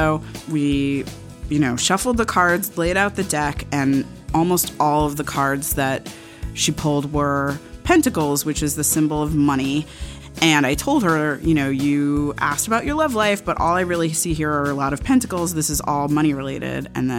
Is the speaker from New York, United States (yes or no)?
yes; New York, United States; Growing up on the Upper West Side, I was invited to seders and ate bagels and lox and challah like my neighbors and attended a zillion bar mitzvahs. And of course, living in New York